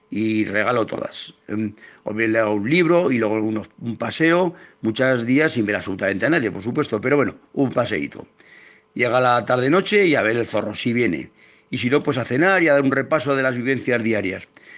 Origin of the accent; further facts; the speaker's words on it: Aragon, Spain; born there; 65 años, soy natural de un pueblecito de la provincia de Teruel llamado Tornos. Está situado en la comarca del Jiloca y es uno de los pueblos de ahí del entorno de la Laguna de Gallocanta.